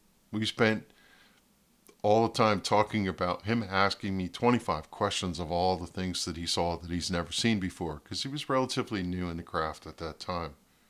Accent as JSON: {"language": "English", "region": "New Jersey", "country": "United States", "said": "Even though I'm from New Jersey, I had heard in my travels"}